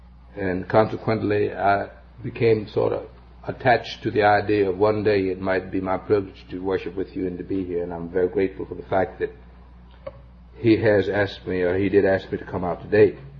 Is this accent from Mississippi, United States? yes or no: yes; Mississippi, United States; I come from the Deep South, Mississippi. It perhaps is not an area so unlike many other areas in this nation.